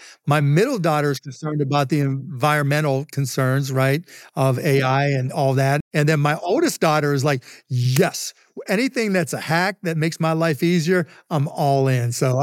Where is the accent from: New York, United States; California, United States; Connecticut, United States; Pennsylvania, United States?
Pennsylvania, United States; Pittsburgh; I'm from Pittsburgh and they were from Pittsburgh.